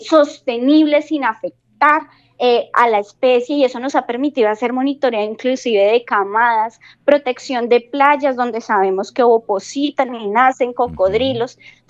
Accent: Huila, Colombia; como colombianos y huilenses, estamos comprometidos en conservar

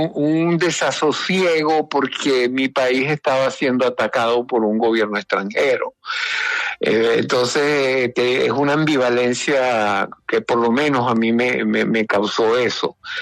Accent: Colombia; Yo sí soy colombiano, por cierto, también.

